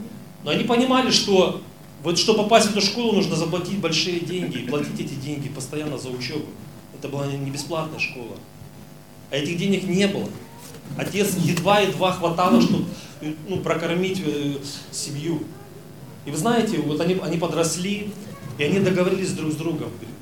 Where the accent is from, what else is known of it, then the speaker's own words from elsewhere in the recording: Starovarvarovka, Primorsky Krai, Russia; Я часто бывает так, что я вот еду к себе туда на родину, в деревню. Я сам родом из Анучинского района, село Староварваровка.